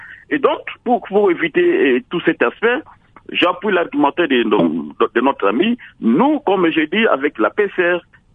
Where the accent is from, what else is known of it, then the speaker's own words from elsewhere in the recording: Guémena, DR Congo; je suis originaire même de Guémena.